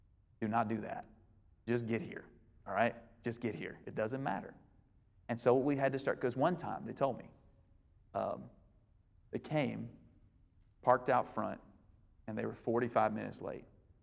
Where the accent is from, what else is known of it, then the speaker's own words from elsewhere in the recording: Lacey Spring, Alabama, United States; I grew up in Lacey Spring, Alabama in a double-wide trailer, all right?